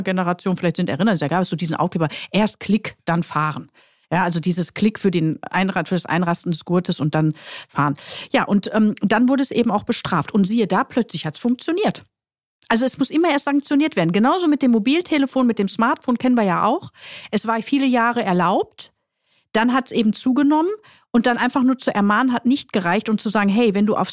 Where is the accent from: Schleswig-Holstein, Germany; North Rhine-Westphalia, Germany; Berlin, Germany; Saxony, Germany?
North Rhine-Westphalia, Germany; Duisburg; ich komme ja gebürtig aus Duisburg, bin ja ein Kind des Ruhrgebiets